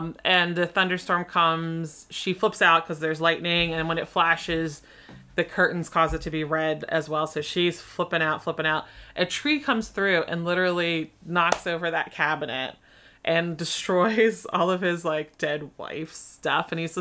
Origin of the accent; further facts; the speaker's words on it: Glenolden, Pennsylvania, United States; So if I grew up outside of Philadelphia, in Delaware County in a town called Glen Olden, it's like a white flight suburb of Philadelphia.